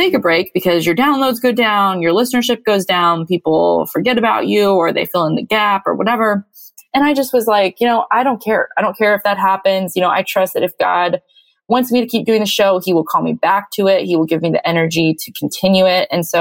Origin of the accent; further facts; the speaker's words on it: United States; But then how do I also think about this as a citizen and as a American or as a parent?